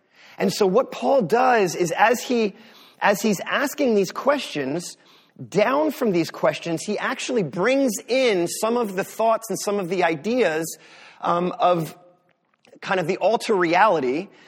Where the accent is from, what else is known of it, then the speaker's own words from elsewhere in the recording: Northeast, United States; I'm from the Northeast, and I don't even know how not to be sarcastic. It's so bred in me.